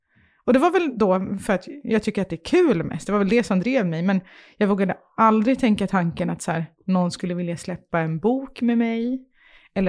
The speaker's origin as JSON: {"language": "Swedish", "town": "Stockholm", "region": "Stockholm County", "country": "Sweden", "tie": "born or raised there", "said": "i och med min uppväxt på Södermalm så har jag alltid varit konstig."}